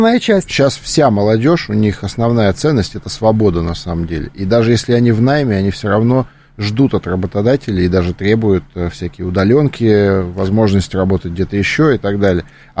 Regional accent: Moscow, Russia; я тоже из Митина, кстати.

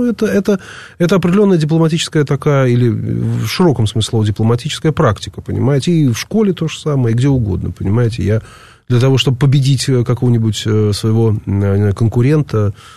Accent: Russia; Ну, я был иностранец. Я был россиянин, необразованный, темный.

